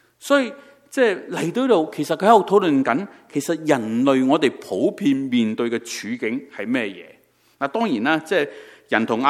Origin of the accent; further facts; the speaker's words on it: Hong Kong; 即如果即大家都有香港背景的话，我们香港人讨论自己的生命